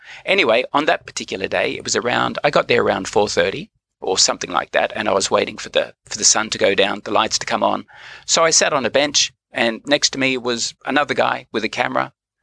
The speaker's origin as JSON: {"language": "English", "country": "Australia", "moved": "as an adult", "lives_now": "Tokyo, Japan", "said": "I'm an Australian who has been living in Tokyo for about 25 years. I first came here in 1991 on a working holiday visa, then returned to Australia in 93 to finish university."}